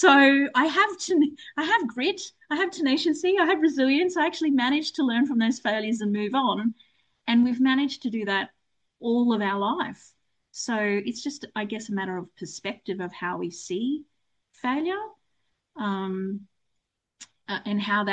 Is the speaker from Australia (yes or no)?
yes; Australia; I'm Australian, so we like to swear a lot.